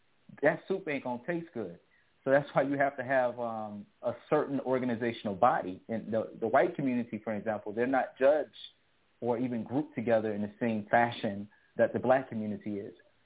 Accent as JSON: {"language": "English", "town": "Hinesville", "region": "Georgia", "country": "United States", "tie": "born or raised there", "said": "I was raised in Hinesville, Georgia. It's a small town."}